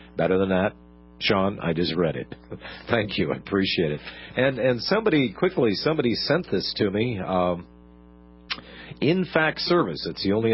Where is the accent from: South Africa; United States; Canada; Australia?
Canada; I am a Canadian, but I'm under no illusions that if the U.S. goes down, we will have martial law the very next day.